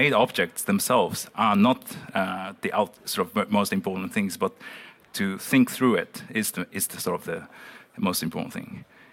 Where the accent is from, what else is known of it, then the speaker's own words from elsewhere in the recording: Japan; English is a second language; moved away as an adult; now in Netherlands; I've been based in the Netherlands for the past 7 years, but I'm just started my PhD, engineering PhD, remotely from my hometown in Japan. So I'm really sort of living in between the Netherlands and Japan right now.